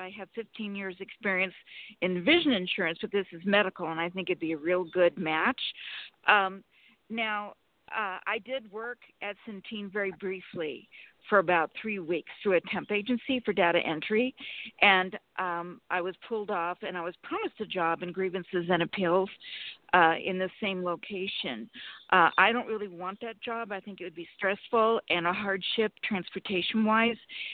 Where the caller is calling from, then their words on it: Sacramento, California, United States; Sacramento, California.